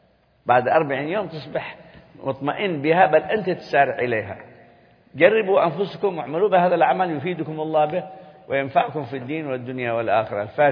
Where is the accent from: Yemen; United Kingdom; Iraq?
Yemen; Hadhramaut; عندنا في حضرموت كانوا يذهبون إلى هود